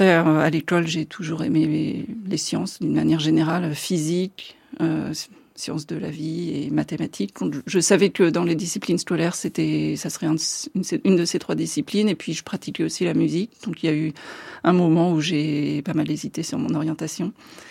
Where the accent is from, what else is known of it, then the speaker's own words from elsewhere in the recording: Orléans, Centre-Val de Loire, France; Alors, j'ai grandi à Orléans